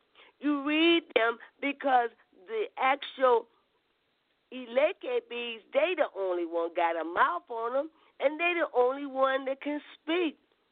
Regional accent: Arkansas, United States; You know, even though we're from Arkansas and down in that area

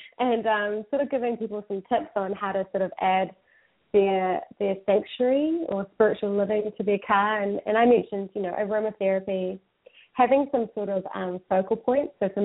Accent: New Zealand; accent: New Zealand; So, apologies about my New Zealand accent.

